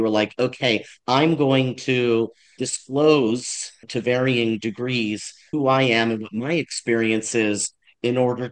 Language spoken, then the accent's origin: English; Los Angeles, California, United States; I remember growing up in Los Angeles